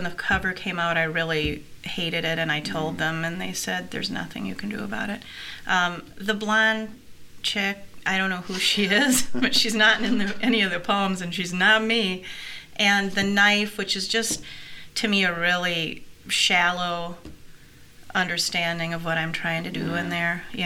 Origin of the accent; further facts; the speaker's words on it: Niles, Michigan, United States; I was raised in Niles, southwest mm-hmm. lower Michigan, little town on the St. Joe River.